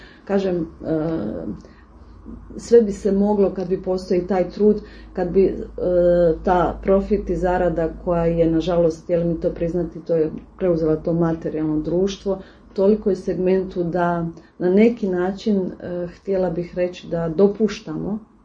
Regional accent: Croatia; Kod nas u Hrvatskoj

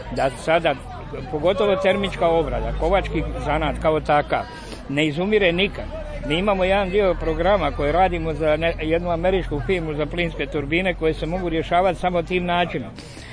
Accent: Slavonski Brod, Brod-Posavina County, Croatia; dolazim iz Slavonskog Broda i kovač sam po zanimanju.

